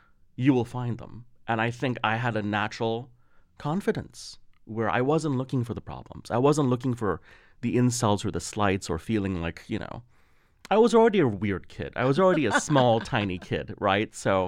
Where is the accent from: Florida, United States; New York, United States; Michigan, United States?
New York, United States; now in Los Angeles, United States; I always called myself, I'm a New Yorker, you know?